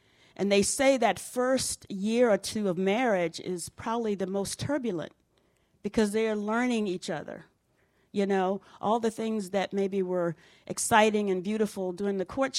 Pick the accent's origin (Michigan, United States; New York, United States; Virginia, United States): Virginia, United States; You all know I'm from Virginia, and I don't remember how old I was, but there's a river that runs through